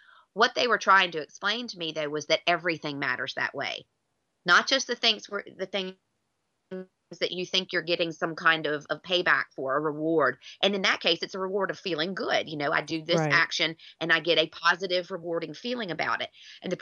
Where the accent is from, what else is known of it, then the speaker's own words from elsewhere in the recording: United States; moved away; growing up in America, it was very common. I don't know if it still is. I haven't lived there in a long time